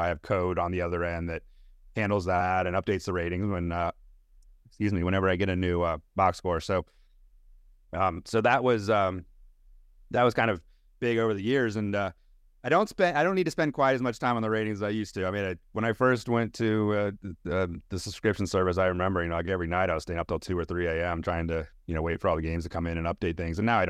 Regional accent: Virginia, United States; I grew up in Northern Virginia, where we had a professional, you know, we had an NBA team that was really, really bad.

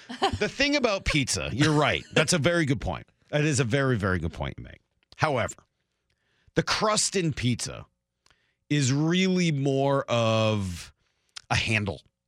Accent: Northeast, United States; growing up in Montana versus, you know, me in the Northeast

